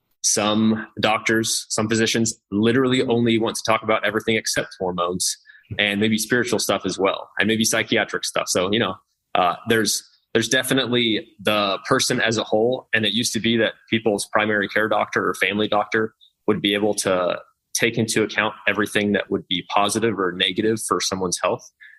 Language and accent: English; Kansas, United States; Yeah. So my background is, you know, I'm from Kansas. I wanted to be a doctor since I'm a little kid.